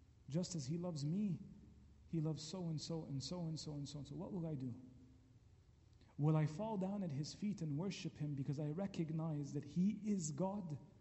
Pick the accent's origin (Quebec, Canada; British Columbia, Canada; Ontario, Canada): Quebec, Canada; Montreal; I grew up in Montreal